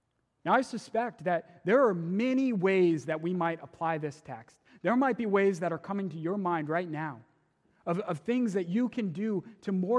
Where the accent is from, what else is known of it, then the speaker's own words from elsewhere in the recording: Georgia, United States; When I was younger, I grew up in Georgia, and we had this house with these massive windows on one side of the wall.